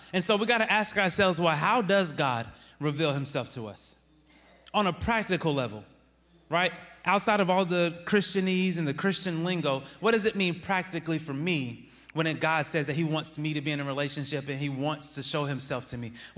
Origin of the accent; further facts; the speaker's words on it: North Carolina, United States; I'm from North Carolina, so I love trees, fields of them.